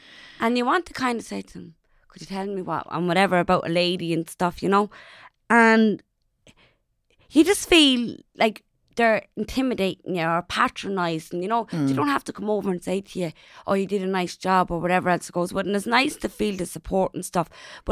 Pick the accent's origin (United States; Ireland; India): Ireland; And I'm so proud of being Irish, but I'm so proud to be an Irish traveller woman, you know?